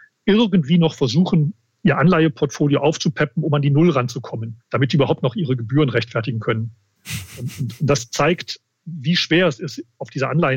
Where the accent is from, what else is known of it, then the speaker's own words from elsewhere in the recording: Wuppertal, North Rhine-Westphalia, Germany; now in Munich, Germany; Ich glaube, man hört es auch am Sprachklang. Ich komme aus dem Rheinland, Bergischen Land, Wuppertal, Mettmann. Da war ich die meiste Zeit, jetzt seit 30 Jahren aber in München.